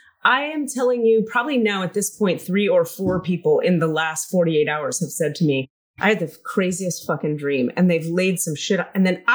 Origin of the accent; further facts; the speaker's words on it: Miami, Florida, United States; So I'm from Miami. I grew up with the Cubans. I learned to speak Spanish with the Cubans. I'm a Jew from Miami who had Cuban friends that felt like family